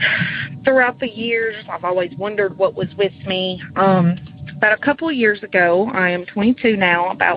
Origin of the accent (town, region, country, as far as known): Martin, Tennessee, United States; also born or lived in Dukedom